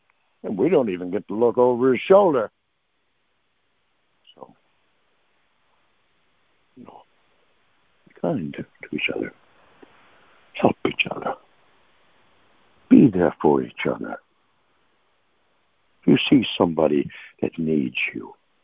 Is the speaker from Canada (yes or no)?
yes; Newfoundland and Labrador, Canada; born there; I was born a slave in Newfoundland, Canada.